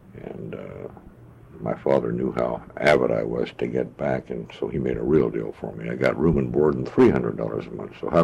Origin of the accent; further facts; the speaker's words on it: Baltimore, Maryland, United States; born there; Well, I was born in Baltimore, Maryland on March 27th, 1921.